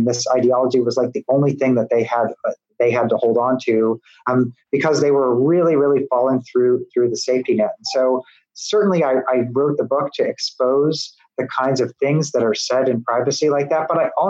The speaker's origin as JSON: {"language": "English", "region": "Midwest", "country": "United States", "said": "I'm a Midwesterner."}